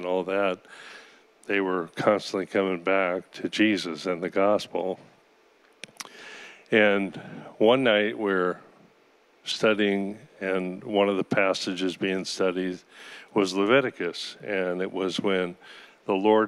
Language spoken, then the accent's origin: English; United States; I'm an American. Aren't all Americans Christians?